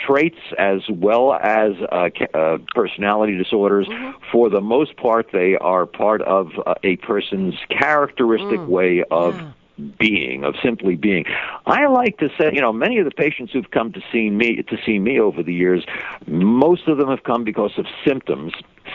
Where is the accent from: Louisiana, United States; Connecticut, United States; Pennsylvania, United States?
Connecticut, United States; I'm from Connecticut, and I'm talking to you from Connecticut